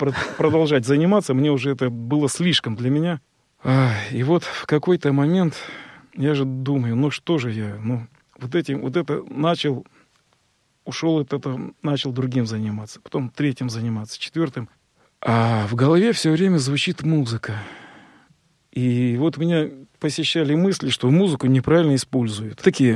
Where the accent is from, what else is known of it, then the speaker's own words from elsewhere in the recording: Kostroma, Kostroma Oblast, Russia; Я из Костромы, там у нас вокруг леса.